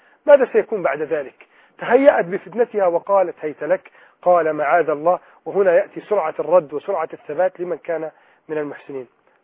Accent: Egypt; بلدنا مصر

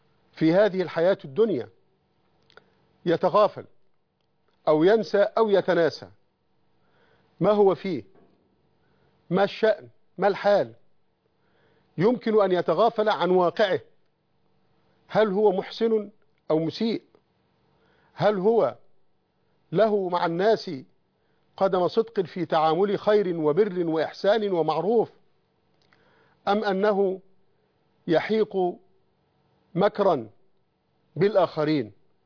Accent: Egypt; وأخص بلدنا مصر

